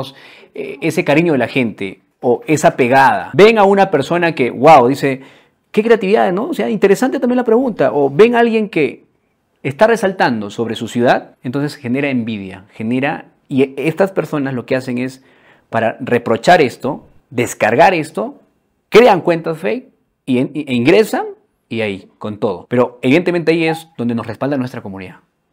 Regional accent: Arequipa, Peru; Si fuera de Puno, chill, soy de Arequipa y también estoy muy contento por eso.

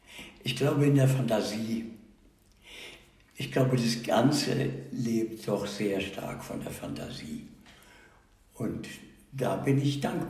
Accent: Bad Ems, Rhineland-Palatinate, Germany; Ich komme von der Lahn. Ich bin in Bad Ems aufgewachsen.

